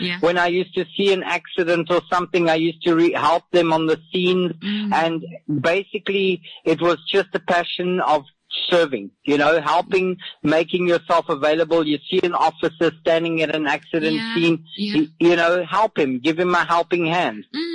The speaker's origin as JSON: {"language": "English", "town": "Windhoek", "region": "Khomas", "country": "Namibia", "tie": "born or raised there", "also_born_or_lived": "South Africa", "said": "Yeah, I was born in Windhoek way back in 1974."}